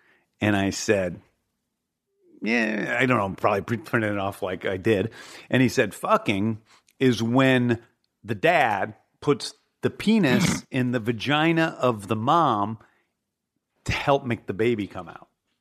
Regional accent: Manchester, Missouri, United States; You know, I grew up in St. Louis, Missouri in the 70s

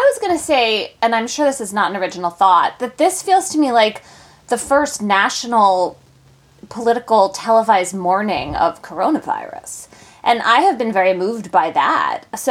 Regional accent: Philadelphia, Pennsylvania, United States; I'm from Philadelphia, but like Jill Biden talks like she's from the suburbs of Philadelphia and Delaware. Like that's, I grew up with people with that accent and she has not lost it.

